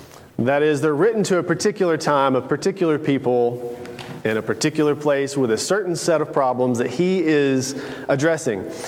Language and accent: English; Tennessee, United States; They were there from Kentucky. I was there from Tennessee.